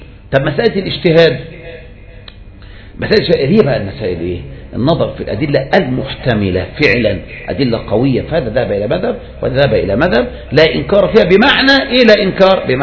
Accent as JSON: {"language": "Arabic", "country": "Egypt", "said": "ولهذا مثلا بعض الناس عندنا في مصر مثلا يقول لك لا احنا لا نحكم على الشخص هذا الا اذا حكم عليه العلماء."}